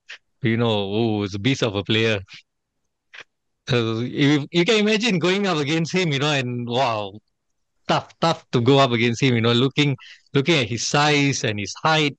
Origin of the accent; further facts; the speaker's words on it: Singapore; I'm coming from Singapore, so I'm completely in this, caught up in all this fever, Malaysia Cup fever